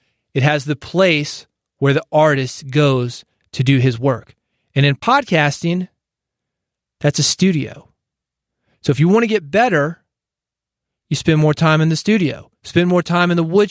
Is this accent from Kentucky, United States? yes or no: no; Nashville, Tennessee, United States; When I was growing up, I was born in Nashville, Tennessee. And like a lot of people from Nashville, Tennessee, I play guitar.